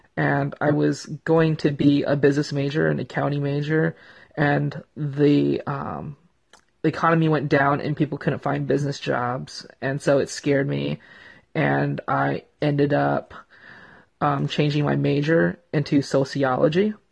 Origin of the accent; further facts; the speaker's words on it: Citrus Heights, California, United States; also born or lived in Philippines / San Bernardino; I am half Filipino and half Scandinavian. When I was 1.5 years old, though, I moved to southern part of California in the San Bernardino area. And then after a few years, I moved to the suburbs of Sacramento to a city called Citrus Heights.